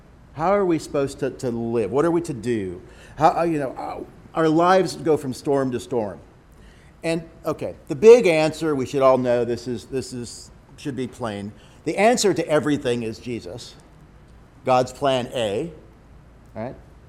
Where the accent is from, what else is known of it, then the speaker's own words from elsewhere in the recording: Houston, Texas, United States; and we've just gone through in South Texas, our home. Stacy's from Galveston, I'm from Houston area.